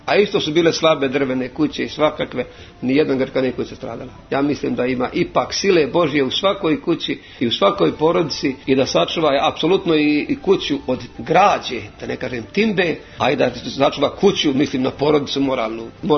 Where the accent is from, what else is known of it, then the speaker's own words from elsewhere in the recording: Australia; mi smo iz Australije